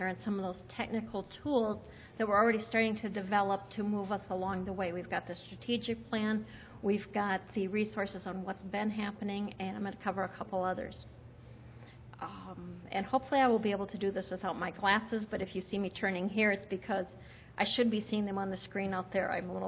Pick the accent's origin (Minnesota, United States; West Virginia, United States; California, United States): Minnesota, United States; I'm from Minnesota. This is probably as warmly as I can dress when I have to come down to Atlanta.